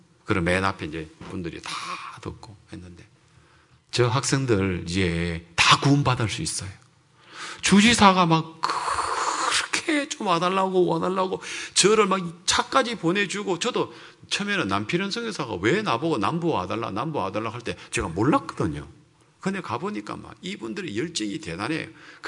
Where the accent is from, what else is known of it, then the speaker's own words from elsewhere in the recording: South Korea; 내가 한국에서 왔다는 걸 내가 이야기해.